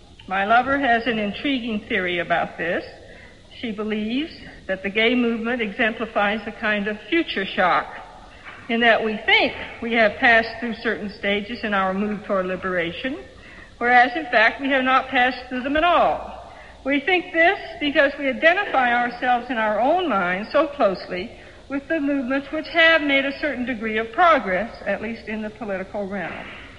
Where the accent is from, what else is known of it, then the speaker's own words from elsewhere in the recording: Kentucky, United States; There is a young woman who has been in jail for almost a year in my home state of Kentucky.